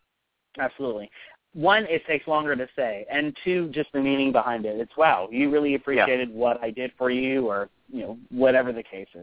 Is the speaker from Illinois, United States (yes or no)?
no; New York, United States; Like, I'm from Long Island, and every once in a while I'll say a word.